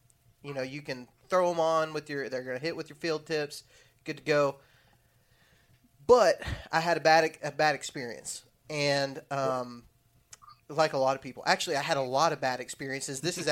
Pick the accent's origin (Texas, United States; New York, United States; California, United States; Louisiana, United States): Texas, United States; I'm originally from Texas.